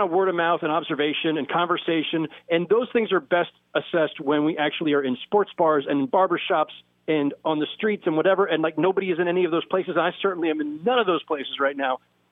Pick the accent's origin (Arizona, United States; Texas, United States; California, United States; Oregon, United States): California, United States; San Jose; No, I love to confuse people. I'm actually from San Jose, California.